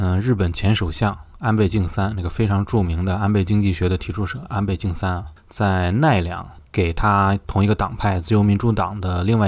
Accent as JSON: {"language": "Chinese", "country": "China", "said": "我们中国人讲盖棺定论"}